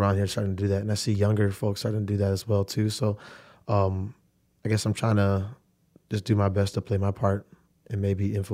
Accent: Sioux Falls, South Dakota, United States; Like, you're like, oh yeah, I came from Sioux Falls. I'm like, oh wow, man, for real? But then I come here and they're like, oh, you're just from Sioux Falls, you know?

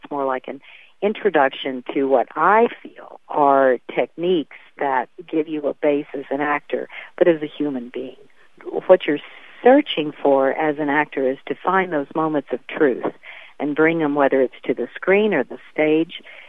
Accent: Shreveport, Louisiana, United States; moved away as an adult; I was born and raised in Shreveport. I grew up here. I graduated high school at C.E. Byrd.

